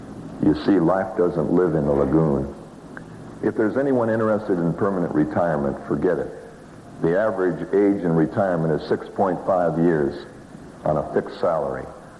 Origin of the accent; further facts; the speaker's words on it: San Diego, California, United States; I look at Adelaide and it reminds me of San Diego, my hometown.